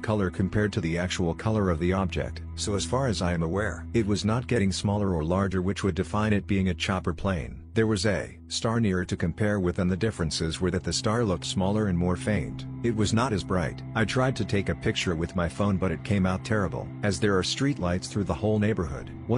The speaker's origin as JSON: {"language": "English", "region": "North Carolina", "country": "United States", "tie": "born or raised there", "said": "on the farm where I grew up in North Carolina."}